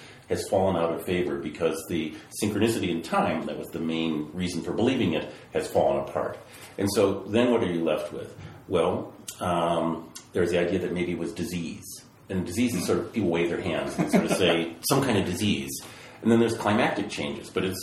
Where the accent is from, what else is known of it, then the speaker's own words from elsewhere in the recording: England, United Kingdom; we think of, me being English as where I came from, that was a much newer place than these great civilizations down in South America and Central America.